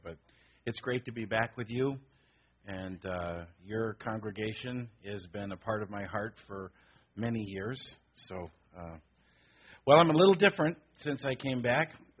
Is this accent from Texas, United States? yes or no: no; Berkeley, California, United States; Now, I grew up in the Bay Area. I was a Berkeley boy, and so we moved to Corvallis, Oregon.